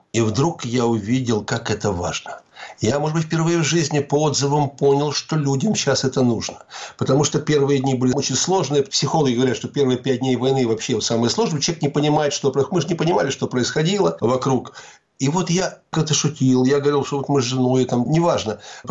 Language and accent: Russian; Ukraine; Сегодня надо все-таки сказать, что я из Украины.